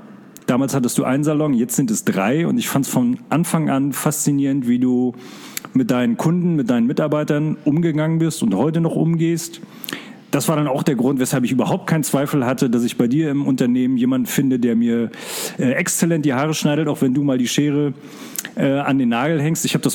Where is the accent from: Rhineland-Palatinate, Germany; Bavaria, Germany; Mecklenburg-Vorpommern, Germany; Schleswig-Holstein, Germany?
Mecklenburg-Vorpommern, Germany; Ich komme ja aus Mecklenburg-Vorpommern.